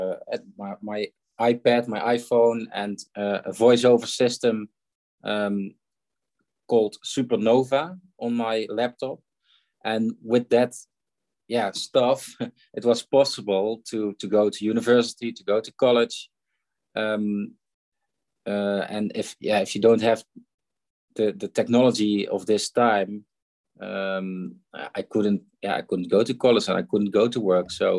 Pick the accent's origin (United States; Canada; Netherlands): Netherlands; Veldhoven, North Brabant; English is a second language; English is not my first language, so I apologize when it's not that well. But I'm from the Netherlands. I'm born in the city of Veldhoven. It's near to Eindhoven.